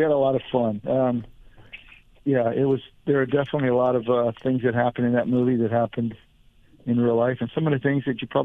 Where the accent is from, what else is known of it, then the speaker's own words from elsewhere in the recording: Tampa, Florida, United States; I am from Florida originally. I grew up in Tampa. Other than traveling for baseball, I've been here my whole life.